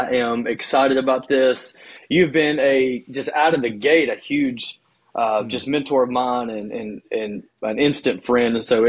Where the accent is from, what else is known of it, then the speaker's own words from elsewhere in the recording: Hendersonville, Tennessee, United States; It's north of Nashville, so most of the time I just tell people I'm from Nashville because Hendersonville, nobody really knows, but it's really a rural area in farmland